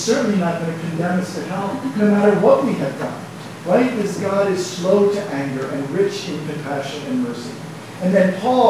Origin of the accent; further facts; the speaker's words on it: Philadelphia, Pennsylvania, United States; I'm from Philadelphia, but I couldn't reach my family there because the cell service was discontinued.